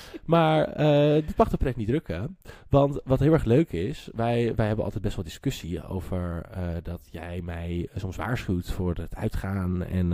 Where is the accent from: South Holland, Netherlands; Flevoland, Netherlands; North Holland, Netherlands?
North Holland, Netherlands; Zandvoort; now in Amsterdam, Netherlands; ik ben 21 jaar. Ik kom uit Zandvoort. Daar zijn wij nu ook. Ik woon inmiddels al een paar jaar in Amsterdam.